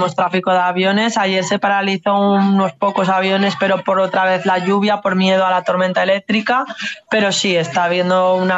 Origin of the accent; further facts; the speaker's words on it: Valencia, Valencian Community, Spain; now in Mislata, Spain; yo soy de Valencia y vine a vivir hace 4 años, casi 5, en Mislata. Y lo bueno de Mislata que tiene es que es un pueblo de la Ribera.